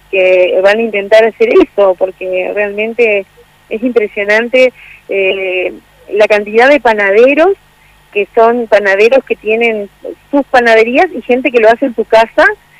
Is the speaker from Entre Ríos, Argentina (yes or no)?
yes; Puerto Viejo, Entre Ríos, Argentina; born there; Yo nací en el río, nací en el Puerto Viejo, nací entre las barrancas